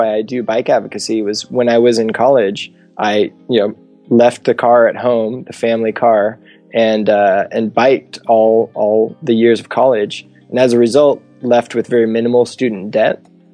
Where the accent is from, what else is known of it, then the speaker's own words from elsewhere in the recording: Los Angeles, California, United States; now in Santa Barbara, United States; I'm actually from the South Bay of Los Angeles, and I've been out here 13 years now in Santa Barbara.